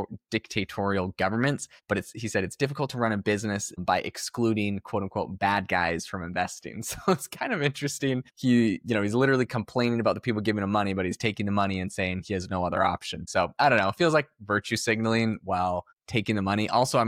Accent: Canada; as a Canadian

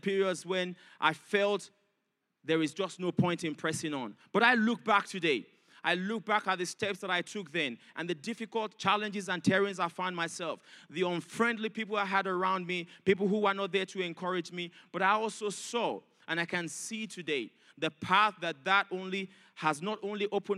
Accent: Nigeria; English is a second language; moved away as an adult; now in Australia; just to pick up a passport and say I'm a Nigerian, I want to come to Australia, it doesn't happen that way. So I had to go through some hurdles to be able to get here.

